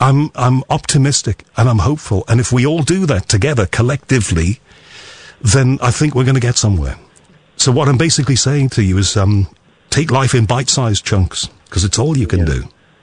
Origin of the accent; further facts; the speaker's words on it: Liverpool, North West England, United Kingdom; accent: Liverpool; you will suddenly hear my Liverpool accent come out without me even thinking.